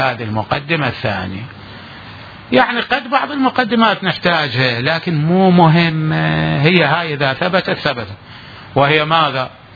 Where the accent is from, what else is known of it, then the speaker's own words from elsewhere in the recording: Najaf, Najaf Governorate, Iraq; وأنا نجفي طالب علم